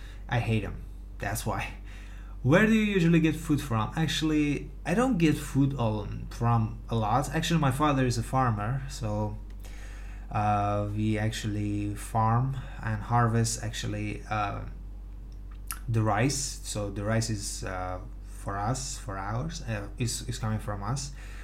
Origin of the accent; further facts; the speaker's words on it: Gilan, Iran; I grew up in Gilan, of course, province, which is very common. It's a tradition to eat fish here